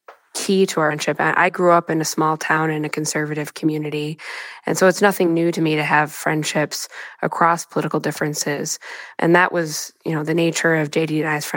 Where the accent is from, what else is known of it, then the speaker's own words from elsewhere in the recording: Michigan, United States; we, you know, quickly bonded over our Midwestern roots. I'm from Michigan. He's from Ohio. Neither of us came from elite backgrounds. I grew up in a small town.